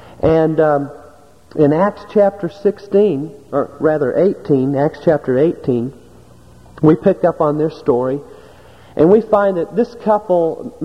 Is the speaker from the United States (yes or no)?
yes; Southwest, United States; even though I grew up in the Southwest